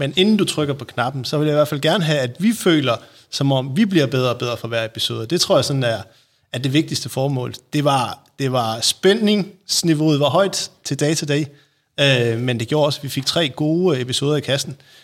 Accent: Jutland, Denmark; som jyde, sådan rigtigt at komme ind i København

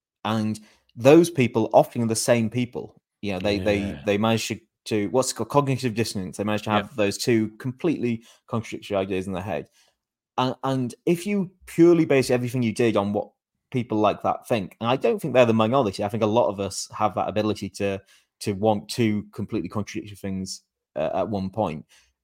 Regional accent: Hebden Bridge, Yorkshire and the Humber, United Kingdom; So I'm reminded of, so my hometown of Hebden Bridge, there's been a lot of drama this week.

